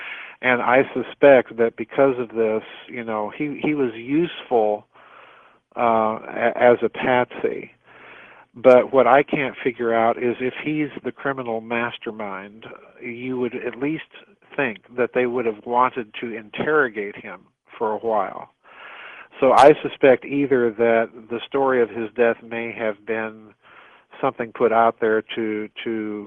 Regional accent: South Dakota, United States; the then Senate Majority Leader Tom Daschle from my home state in South Dakota was a recipient of one of these letters.

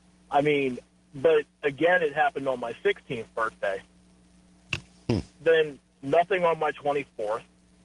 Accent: Virginia, United States; I grew up in Virginia, right by a military base.

